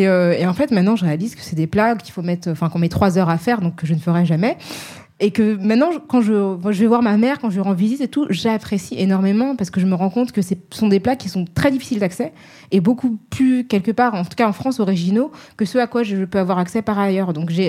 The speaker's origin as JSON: {"language": "French", "country": "Senegal", "said": "Moi, je suis originaire du Sénégal, c'est en bord de mer."}